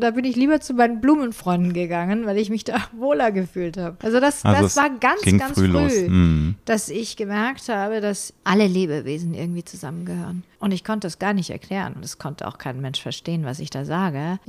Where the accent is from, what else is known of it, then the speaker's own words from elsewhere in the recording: Ulm, Baden-Württemberg, Germany; ich bin ja auf dem Land groß geworden, in einem kleinen Städtchen in Söflingen, das ist die Weststadt von Ulm, Westcity.